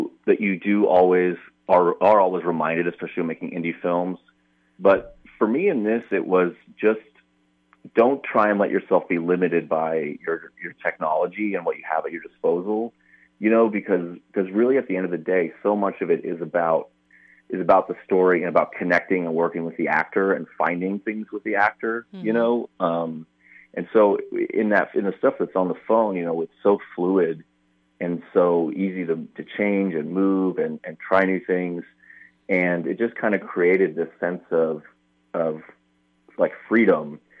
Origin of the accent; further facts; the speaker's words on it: Arkansas, United States; I grew up in Arkansas.